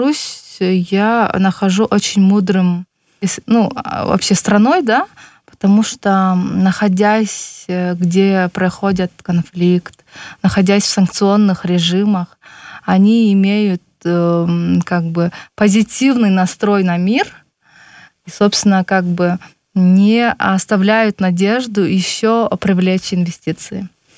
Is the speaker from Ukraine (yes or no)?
no; Kyrgyzstan; на эту инициативу мы смотрим как из Кыргызстана, мы говорим, классно, мы тоже в гости можем сходить. Но как бы наше положение и положение белорусов несколько отличается.